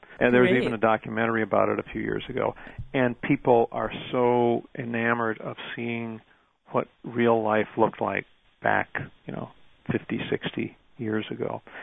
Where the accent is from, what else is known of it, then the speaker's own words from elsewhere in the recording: Duluth, Minnesota, United States; when I was growing up in Duluth in the 1960s.